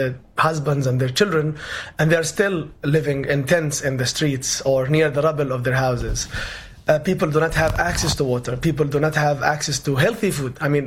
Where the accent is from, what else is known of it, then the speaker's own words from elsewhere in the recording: Beit Lahia, Gaza Strip, Palestine; And then I grew up in Beit Lahia.